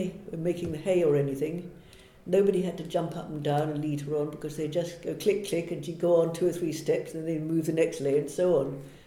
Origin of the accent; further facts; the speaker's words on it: Halesowen, West Midlands, United Kingdom; born there; Well, I was born in Hales Owen, and I remember we had a little house